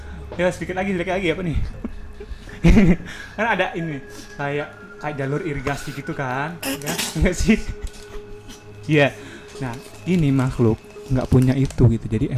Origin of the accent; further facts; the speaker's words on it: West Sumatra, Indonesia; Jadi saya kebetulan berasal dari Sumatera Barat ya.